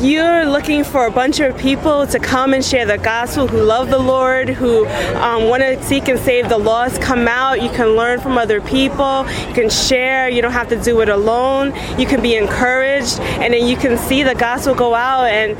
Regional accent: Queens, New York, United States; from Queens, New York.

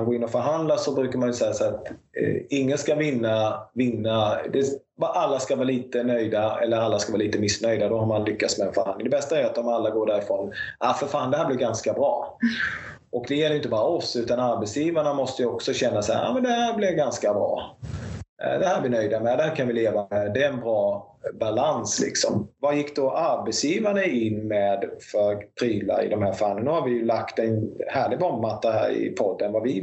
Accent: Braås, Kronoberg County, Sweden; Om det inte behövs barnskötare i Braås där jag kommer ifrån

